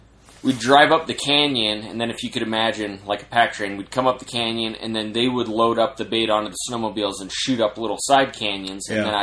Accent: Salt Lake City, Utah, United States; I'm from Salt Lake, so I'm from the mountains, but you come out here, and it's the mountains I'm used to. I'm in Salt Lake City, so there's, you know, huge metropolitan area

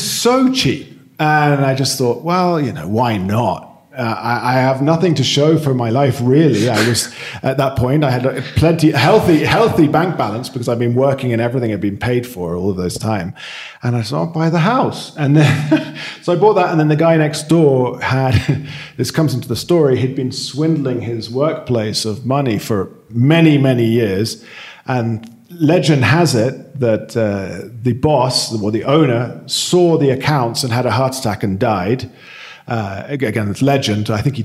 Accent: London, United Kingdom; I'm from London.

